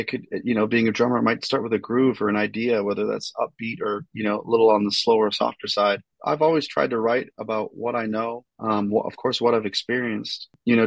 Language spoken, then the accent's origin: English; North Bay, Ontario, Canada; I'm an Ontario boy. I come from North Bay, Ontario, Canada. It's a blue collar hockey slash military town, which I grew up around